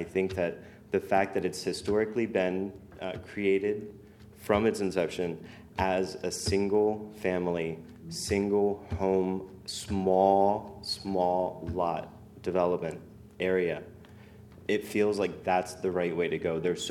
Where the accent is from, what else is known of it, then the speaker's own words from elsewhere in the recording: Delaware, United States; I'm from Sussex County originally, so I've always been familiar with it.